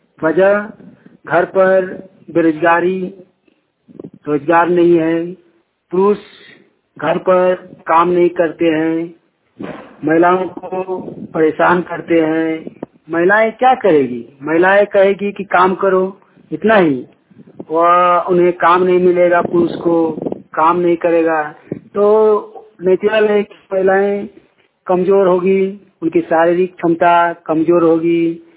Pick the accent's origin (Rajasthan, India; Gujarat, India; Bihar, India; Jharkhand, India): Jharkhand, India; Kasmar; ग्राम कसमार चट्टी, पंचायत कसमार, जिला बोकारो, राज्य झारखंड का निवासी हूँ।